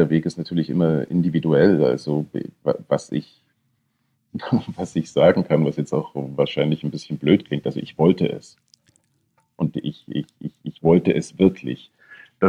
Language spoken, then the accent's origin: German; East Germany, Germany; Ich bin ja in der DDR aufgewachsen